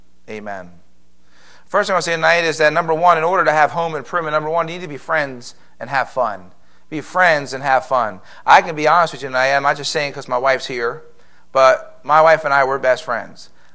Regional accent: Philadelphia, Pennsylvania, United States; Now, I'll be honest with you. I'm from Philadelphia. I don't like hugging.

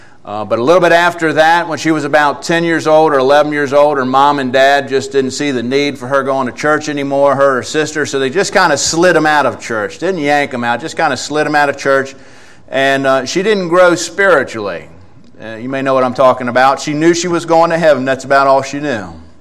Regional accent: Maryland, United States; We're from Maryland, just outside of Washington, D.C. In fact, I was born and raised in that area and spent my whole life there.

